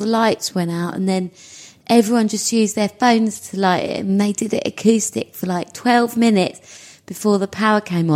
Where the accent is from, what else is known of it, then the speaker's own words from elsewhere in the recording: Hackney, London, United Kingdom; In Hackney.